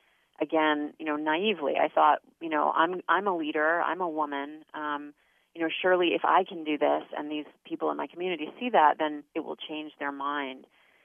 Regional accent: New York, United States; as a kid growing up in New York, as a young woman in, on the East Coast

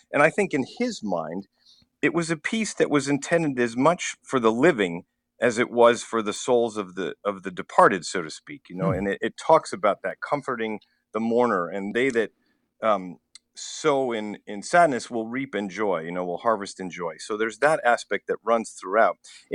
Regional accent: Buffalo, New York, United States; I'm originally from Buffalo, New York, actually.

